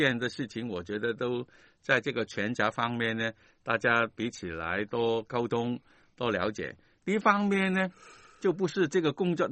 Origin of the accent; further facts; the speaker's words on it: Guangdong, China; 我们广东人说这个是怎么说？这说我说是走数啊